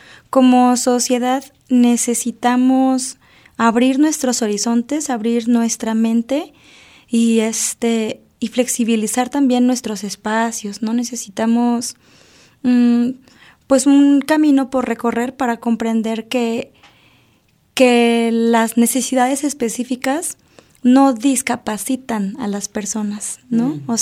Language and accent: Spanish; Nayarit, Mexico; also born or lived in Iguala; yo nací en Iguala, Guerrero, y porque de ahí es la familia de mi mamá, pero sí me crecí en Nayarit, y Nayarit me ha acogido también como profesionista